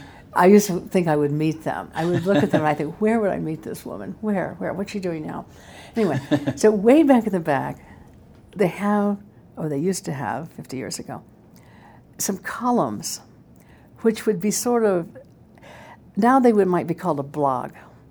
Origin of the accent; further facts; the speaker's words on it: United States; So it's pretty clear to an American, even disguised as a Brit as I was